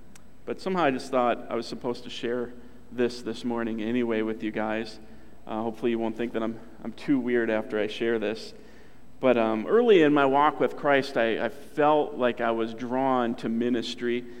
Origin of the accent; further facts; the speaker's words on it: Detroit, Michigan, United States; But I grew up in Detroit, and quiet and a lot of noise and all that stuff is actually really hard for me.